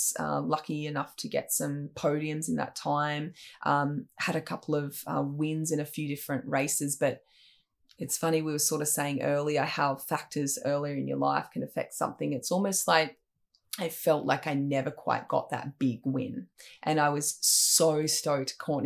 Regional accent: Coffs Harbour, New South Wales, Australia; So I think the resilience we had to build growing up in Coffs with, you know, we trained in 15 degree water in the pool in winter because they couldn't afford to heat the pool.

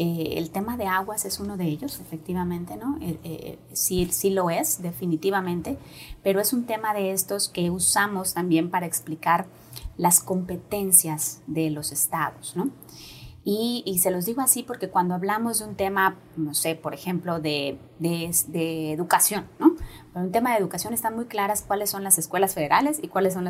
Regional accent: Yucatán, Mexico; Creo que eso es la clave que nos ha faltado como yucatecos y yucatecas

